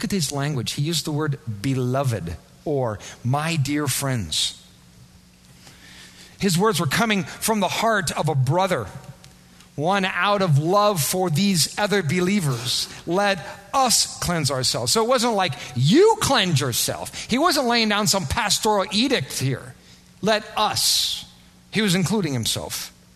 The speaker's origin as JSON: {"language": "English", "region": "Iowa", "country": "United States", "said": "You know, I'm from Iowa."}